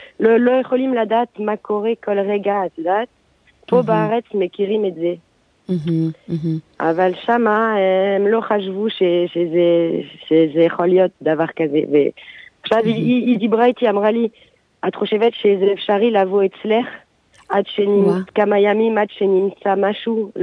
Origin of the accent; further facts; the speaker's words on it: France; now in Israel; אני נולדתי בצרפת, אבל מאז שהייתי קטנה הרגשתי צרפתיה, יהודיה, אבל צרפתיה